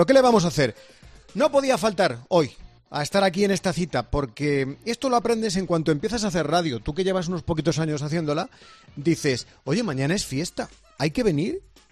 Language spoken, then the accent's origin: Spanish; Madrid, Community of Madrid, Spain; Efectivamente, soy de Madrid.